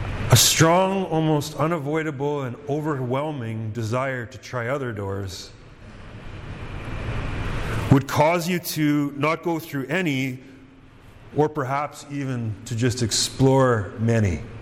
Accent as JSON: {"language": "English", "country": "Canada", "said": "As a Canadian, and one who's called to live in the lives of other Canadians"}